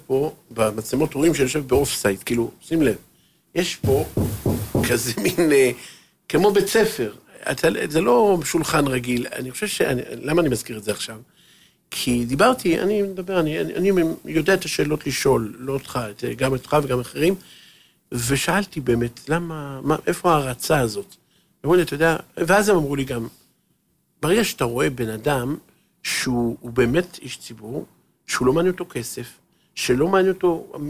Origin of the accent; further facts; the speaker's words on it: Haifa, Haifa District, Israel; אני הייתי איתך אז בחיפה, כי אני חיפאי